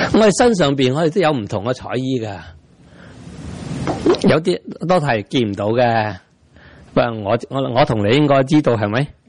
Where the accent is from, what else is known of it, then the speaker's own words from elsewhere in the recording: Guangdong, China; 我们广东人叫什么啊？